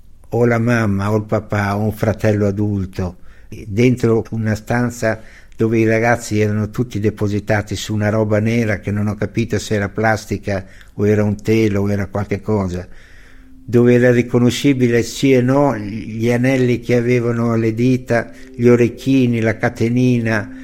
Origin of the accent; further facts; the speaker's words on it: Casalecchio di Reno, Emilia-Romagna, Italy; also born or lived in Sasso Marconi; Dagli 11 anni in poi sono cresciuto a Casalecchio. I primi 11 anni della mia infanzia l'ho fatta a Sasso Marconi